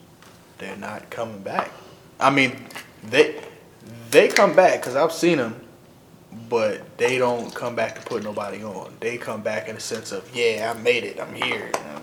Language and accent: English; Virginia, United States; I was born and raised in Virginia